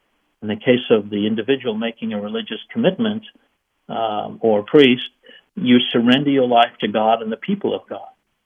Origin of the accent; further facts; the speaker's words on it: South Africa; moved away as an adult; I was born and raised in South Africa, the country in the bottom end of Africa, Nelson Mandela and so on. So born and raised in South Africa and completed my college education there.